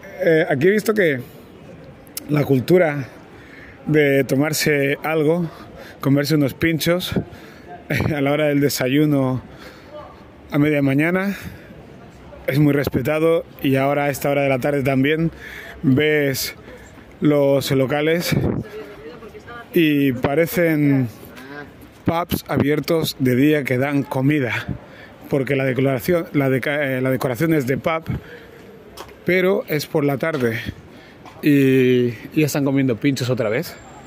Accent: Catalonia, Spain; Se nota que soy catalán en ese sentido.

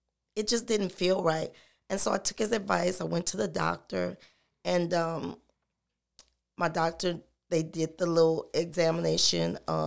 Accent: Baton Rouge, Louisiana, United States; also born or lived in Detroit; I grew up in Baton Rouge, and we moved away some years ago to Detroit.

